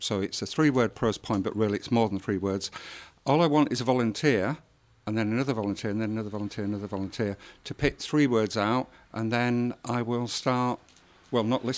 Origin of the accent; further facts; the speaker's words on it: Yorkshire and the Humber, United Kingdom; I come from Yorkshire, and we don't applaud before we know what you're in for